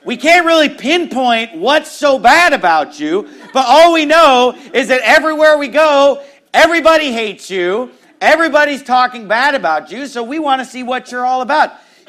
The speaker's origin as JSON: {"language": "English", "town": "Sacramento", "region": "California", "country": "United States", "tie": "born or raised there", "said": "it's good to be preaching in my hometown, Sacramento, California, where I was born and raised, to have my family here, lots of old friends."}